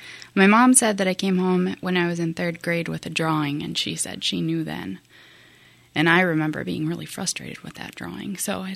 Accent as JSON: {"language": "English", "town": "Grand Forks", "region": "North Dakota", "country": "United States", "tie": "born or raised there", "said": "Yeah, so I grew up in Grand Forks"}